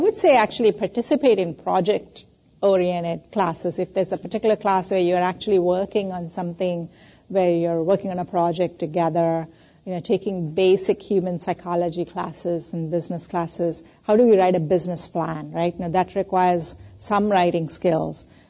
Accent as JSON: {"language": "English", "country": "India", "tie": "born or raised there", "second_language": "English", "said": "And I grew up in India, but I'm really glad that I learned English because it's a way I communicate"}